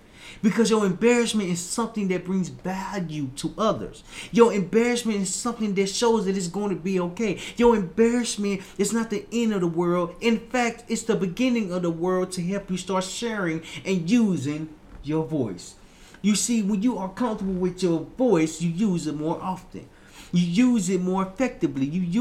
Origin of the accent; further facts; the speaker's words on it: Little Rock, Arkansas, United States; I remember I was younger. We was playing for the Patriots back in my hometown, Little Rock, Arkansas.